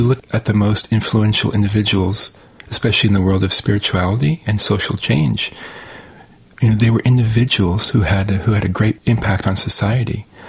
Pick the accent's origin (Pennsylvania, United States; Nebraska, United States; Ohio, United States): Ohio, United States; I'm half Iranian, half Swedish-German-American. And so right away, when I was thrown into a small Midwest town in Ohio with a lot of farmland